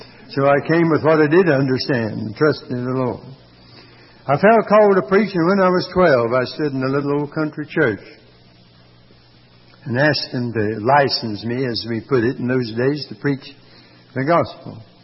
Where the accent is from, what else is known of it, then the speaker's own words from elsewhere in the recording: Hickory, North Carolina, United States; first talk away from home in a little town 12 miles away, Hickory. North Carolina. I guess you'd say I'm the hick from Hickory. That was my hometown.